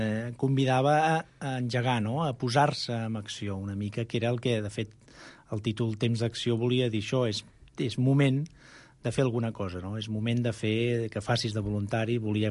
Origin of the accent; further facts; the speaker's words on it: Terrassa, Catalonia, Spain; Jo sóc de Terrassa, fa anys que no hi visc, però tinc família i em considero de Terrassa i col·laborava a mitjans locals de Terrassa, no?